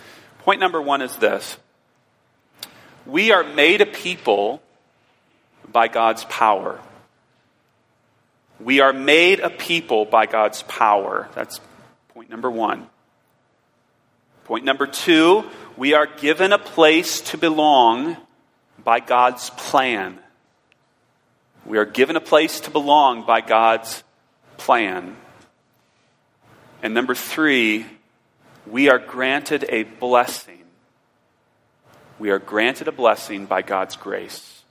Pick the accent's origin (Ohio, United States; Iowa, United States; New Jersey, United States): Iowa, United States; also born or lived in Minnesota; now in Phoenix, United States; You know, I grew up in the Midwest, in Iowa and Minnesota, and transplanted down here back in 2008.